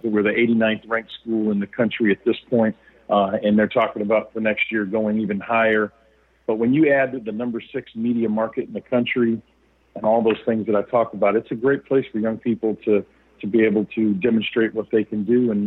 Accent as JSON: {"language": "English", "town": "Wichita", "region": "Kansas", "country": "United States", "tie": "born or raised there", "said": "out at Wichita State, where I grew up in Kansas."}